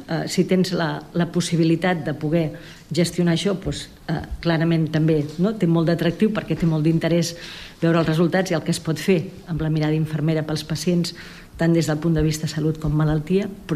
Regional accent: Vic, Catalonia, Spain; Llavors, jo soc de Vic, vaig anar a fer pràctiques a l'hospital

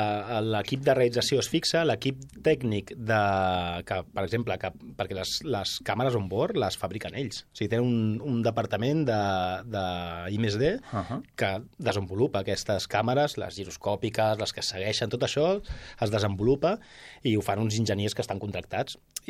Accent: Catalonia, Spain; I et diré més, catalans, perquè la majoria som catalans

